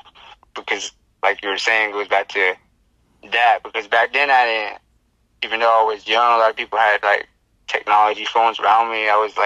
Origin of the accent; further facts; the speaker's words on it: Navajo Nation, United States; Navajo Nation's where I come from here.